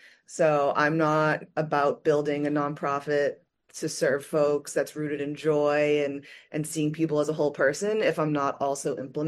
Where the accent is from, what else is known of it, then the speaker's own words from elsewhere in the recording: Massachusetts, United States; I grew up outside of Boston and was raised by a family of public servants.